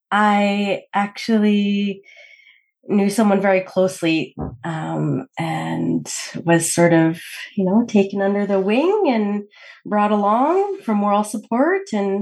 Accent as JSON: {"language": "English", "town": "Prince George", "region": "British Columbia", "country": "Canada", "said": "My family is from Malta. So it's a little island in the Mediterranean. Mm-hmm. And I am from Prince George originally, which is northern BC."}